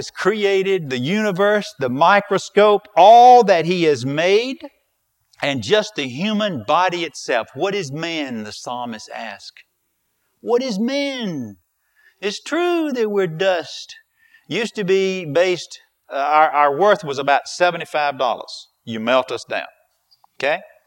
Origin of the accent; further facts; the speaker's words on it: Alabama, United States; I'm from South Alabama, and in South Alabama, if you've ever driven to Florida